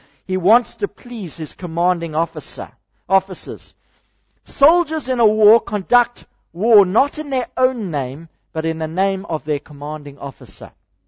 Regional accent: South Africa; And as a South African, I sat there, I'm ashamed.

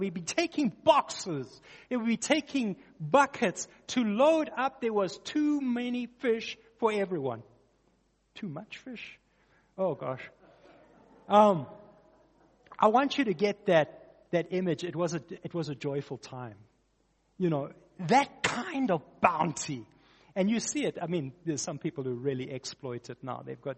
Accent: Port Shepstone, KwaZulu-Natal, South Africa; Folks, I grew up on the KwaZulu-Natal South Coast, Port Shepstone area.

